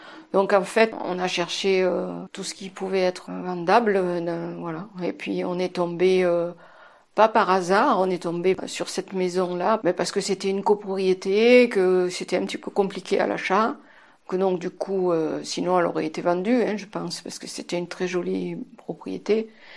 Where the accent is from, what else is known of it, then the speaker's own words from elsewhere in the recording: Istres, Provence-Alpes-Côte d'Azur, France; je viens des Bouches-du-Rhône. Donc, je suis une Istrienne, donc une Provençale de souche, on va dire.